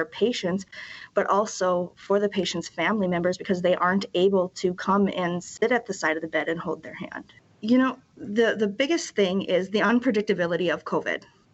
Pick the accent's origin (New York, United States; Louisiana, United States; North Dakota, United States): North Dakota, United States; I'm from here. I'm born and raised in North Dakota, and usually we are able to escape under the radar.